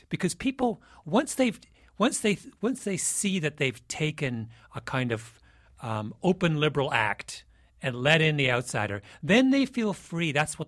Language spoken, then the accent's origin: English; Canada; As a Canadian and someone who grew up in the parliamentary system, I would not call that lack of decorum.